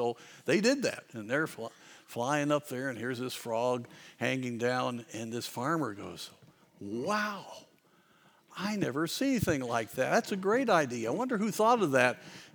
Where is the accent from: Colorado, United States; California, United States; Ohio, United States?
Colorado, United States; Growing up in Southwest Colorado, my best friend was a rancher's son who made some money breaking horses.